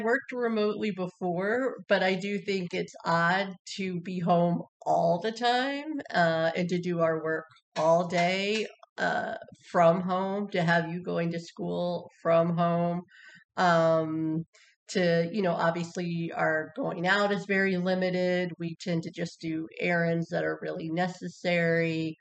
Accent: Indiana, United States; I'm actually from Indiana, where we are right now. I grew up in the house that we are staying in at the moment.

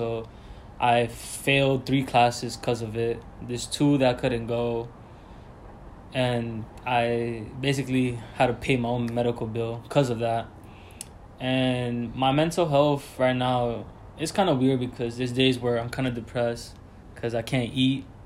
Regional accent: New York City, New York, United States; also born or lived in Dominican Republic; I'm from Dominican Republic, but I grew up in New York City on the Heights.

